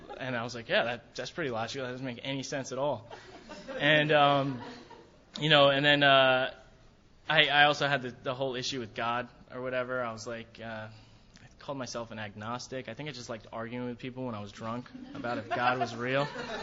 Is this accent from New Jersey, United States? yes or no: yes; Ramsey, New Jersey, United States; I grew up in Ramsey, New Jersey. This is like a nice little town out there.